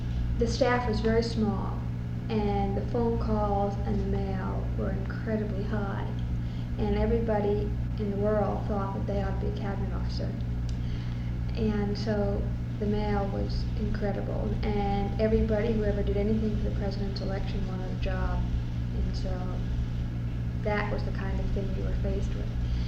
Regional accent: Great Neck, New York, United States; I thought he meant locally in Great Neck, in my hometown, which I had done for several other candidates.

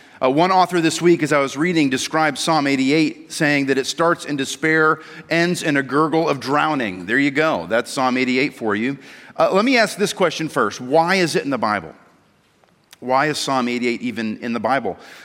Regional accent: Ellsworth, Maine, United States; one of my favorite kind of special treats was movie night.

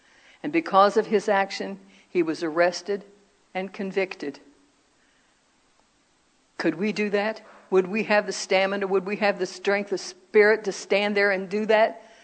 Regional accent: United States; I'm American. Duh. Y'all know that by my accent, first and foremost.

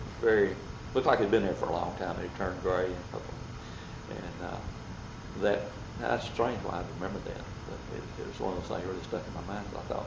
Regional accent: Lufkin, Texas, United States; born there; And I was born in Lufkin, September 23rd, 1928. My family was living in Dibon at the time.

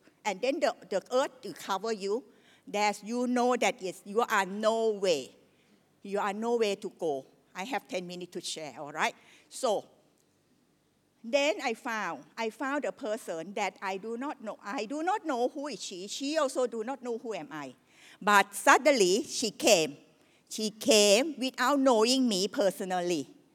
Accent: Thailand; accent: Thai; English is a second language; So bear with me if my English not that perfect, or my spelling, my talking, my accent is something like still as a local Thai lah, okay?

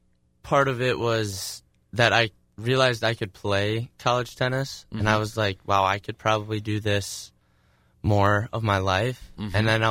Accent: Menominee, Michigan, United States; And then I grew up mostly in Menominee and played tennis there.

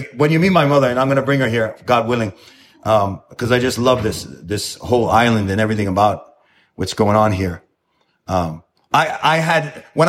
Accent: New York, United States; And so I come from New York from the 80s. And New York in the 80s was a New Jack City type of situation.

